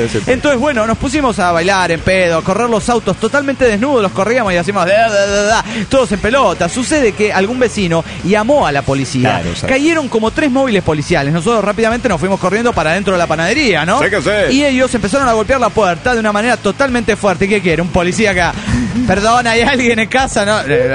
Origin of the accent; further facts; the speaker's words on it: Olavarría, Buenos Aires Province, Argentina; de Olavarría, Argentina también.